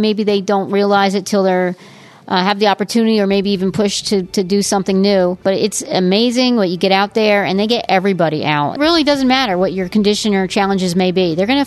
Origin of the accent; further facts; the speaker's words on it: Point Pleasant, New Jersey, United States; Point Pleasant, New Jersey.